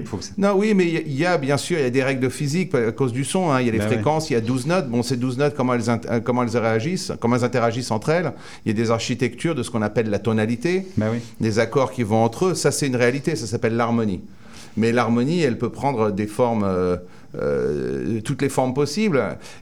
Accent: Chartrettes, Île-de-France, France; j'ai grandi à Fontainebleau, donc dans la région de Samoa, juste à côté de Django. Ouais. En fait, j'ai grandi dans un petit village qui s'appelle Chartrette.

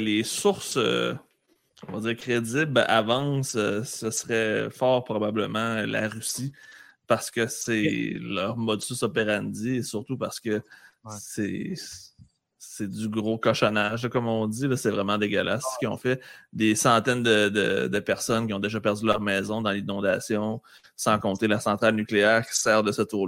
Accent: Lebel-sur-Quévillon, Quebec, Canada; born there; je suis né en Abitibi en 83 à Lebel-sur-Quivillon, mais par la suite, je suis devenu un Jamésien parce que ça a transféré d'une place à l'autre.

